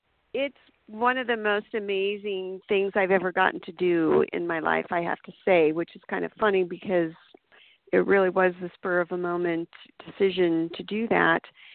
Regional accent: Butte, Montana, United States; also born or lived in California; I grew up here in Butte, Montana, went to California, went to college, went to dental school on the East Coast in Baltimore, came back to California

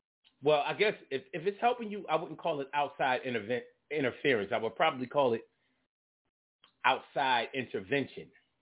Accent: Alabama, United States; You know? Like, yo, I'm from South Alabama

